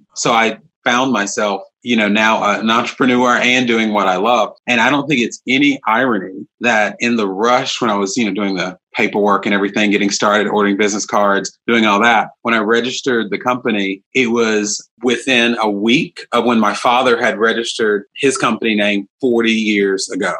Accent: North Carolina, United States; Because as you can tell from my accent, I'm from North Carolina, we can do things that are very completely American

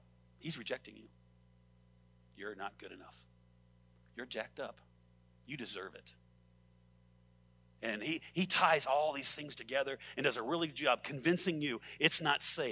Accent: California, United States; And I grew up in California, the LA Orange County area. If you know, it's like constant streets and cement and asphalt, right?

